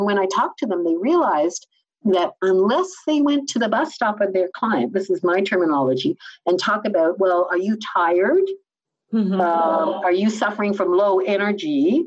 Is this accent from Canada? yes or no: yes; Canada; also born or lived in United Kingdom; Being a Canadian and also British, I would agree with that.